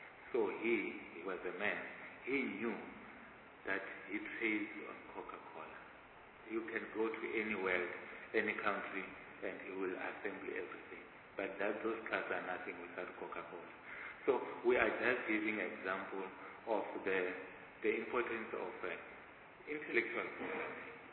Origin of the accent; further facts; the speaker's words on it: Limpopo, South Africa; I come from Limpopo, the farmers where I come from, farmers in fact generally, these are the Afrikaners speaking people